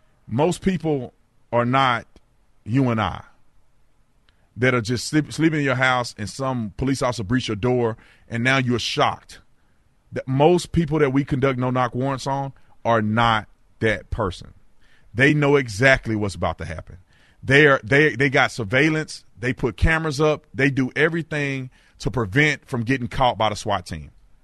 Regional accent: Fort Worth, Texas, United States; I grew up in Fort Worth, so I know where Palestine

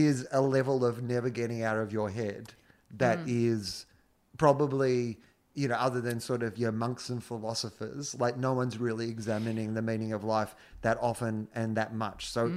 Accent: Denison, Victoria, Australia; I'm from Denison. You know, we were all from really sort of places where there was a lot of boredom.

